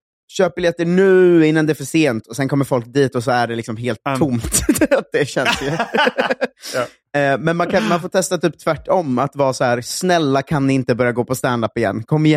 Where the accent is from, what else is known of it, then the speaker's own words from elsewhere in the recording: Linköping, Östergötland, Sweden; av alla som är födda i Linköpings kommun.